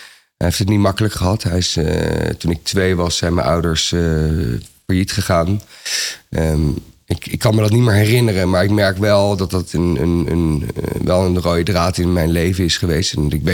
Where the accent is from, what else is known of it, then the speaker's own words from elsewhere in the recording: Wassenaar, South Holland, Netherlands; Ja, ik ben opgegroeid in Wassenaar, een beetje tegen Leiden aan.